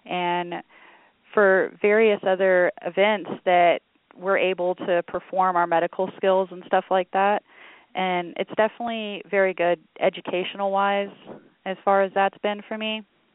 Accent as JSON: {"language": "English", "town": "Houston", "region": "Texas", "country": "United States", "said": "I'm from Houston, Texas, and I've been in the Army for 7 years now."}